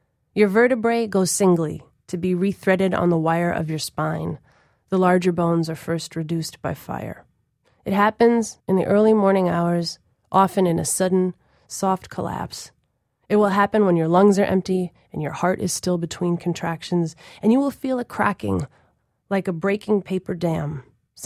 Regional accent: Minnesota, United States; as much as I love the values that I gleaned from a childhood growing up in Minnesota

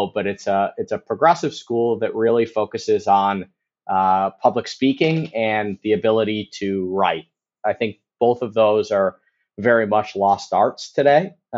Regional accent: Chicago, Illinois, United States; Yeah, so born and raised in Chicago. I grew up in the city.

